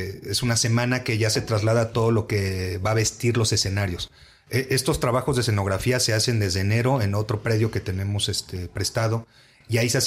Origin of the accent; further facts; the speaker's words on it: Iztapalapa, Mexico City, Mexico; las personas que somos de Iztapalapa y de la ciudad